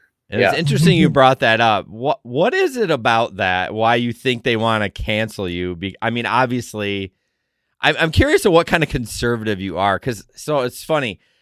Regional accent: Michigan, United States; oh my gosh, I'm so nasally. I'm from Michigan.

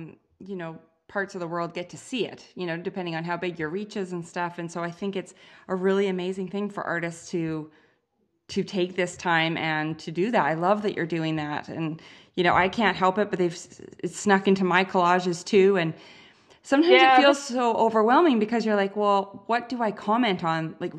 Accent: Canada; it's weird being Canadian because, like, you know, the whole Brexit thing, like, you can't vote for that.

